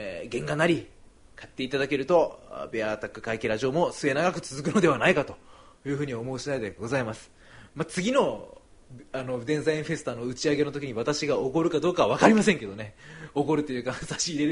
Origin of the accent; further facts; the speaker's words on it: Miyazaki, Japan; 江戸っ子ですから私、はい、宮崎出身ですけど江戸っ子ですから